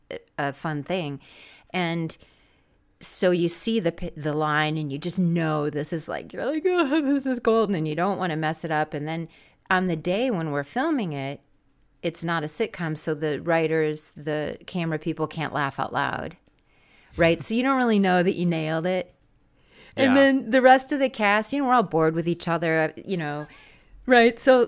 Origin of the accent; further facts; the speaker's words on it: Wisconsin, United States; growing up in Wisconsin was amazing, and I love it there so much.